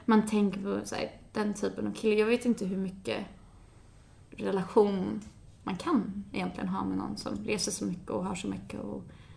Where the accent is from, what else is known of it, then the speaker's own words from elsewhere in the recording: Sweden; speciellt som svensk, så tänker man nog ganska mycket så här